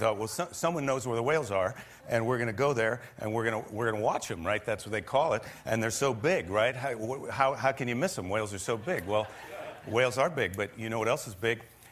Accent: Iowa, United States

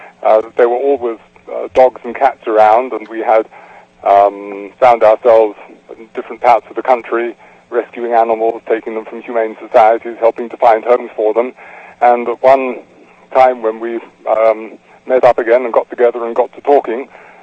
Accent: London, United Kingdom; I had a very ordinary, normal childhood in London, England.

